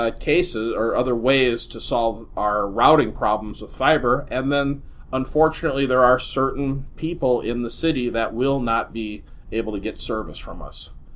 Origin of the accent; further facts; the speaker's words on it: Minneapolis, Minnesota, United States; You know, I grew up in Minneapolis. My business partner grew up in Minneapolis. We went to Minneapolis South High School.